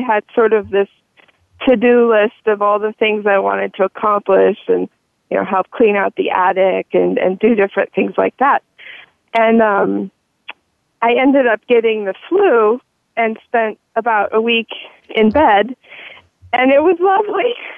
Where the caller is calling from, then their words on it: Virginia, United States; Hi, I'm calling from Virginia.